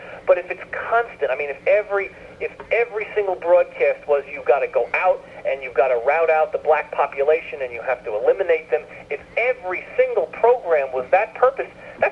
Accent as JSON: {"language": "English", "town": "New York City", "region": "New York", "country": "United States", "tie": "born or raised there", "said": "I grew up in New York City."}